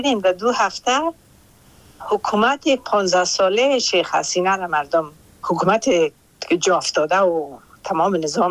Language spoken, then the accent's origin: Persian; Afghanistan; moved away; also born or lived in Pakistan; من یک بار در سالای 1984 از افغانستان پاکستان آمدم. 17 سال مهاجر بودم در پاکستان، دوباره به افغانستان رفتم. بار دوم بعد از 20 سال متاسفانه باز مجبور شدم که مهاجر باشم، مثل هزاران افغان دیگه که در تبعید به سر میبرند.